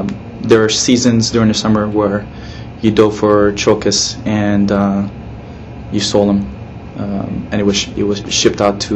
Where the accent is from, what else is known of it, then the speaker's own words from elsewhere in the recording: Yap, Micronesia; When I was growing up, I had actually, growing up in Yap, I had like actually a couple of businesses, small businesses that I had started out when I was